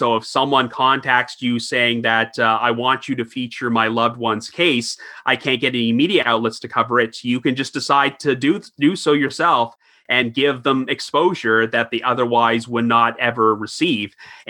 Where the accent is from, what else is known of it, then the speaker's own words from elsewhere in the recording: Orangeville, Ontario, Canada; because I grew up in Orangeville, Ontario, which is actually the hometown of Edge and Christian